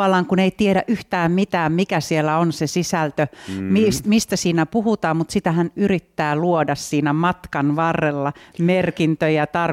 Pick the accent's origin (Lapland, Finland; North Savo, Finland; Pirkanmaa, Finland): Lapland, Finland; Kolari; mä oon Kolarissa syntynyt. Ihan pienen pienestä paikasta siinä Ylläksen kupeessa siellä talvipakkasten aikaa, niin silloin se äiti mut laittoi maailmaan.